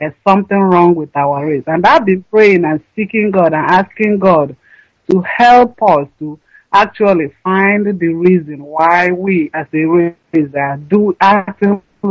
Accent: Oguta, Imo, Nigeria; I come from Oguta in Biafra land.

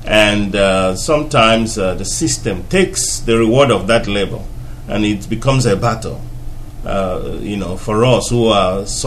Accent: Nigeria; born there; I was born in Biafra. I was born when the war was raging, so I was born not a Nigerian, I was born a Biafran

